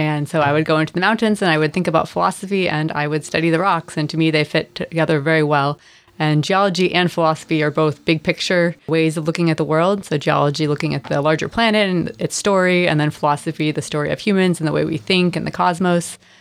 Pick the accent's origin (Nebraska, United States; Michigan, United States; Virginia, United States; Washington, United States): Washington, United States; Mill Creek; also born or lived in Bothell; I am not, but I was born in the state of Washington, just north of Seattle, outside of Bothell area. And I've been on the peninsula working since 2010 and living here since 2016.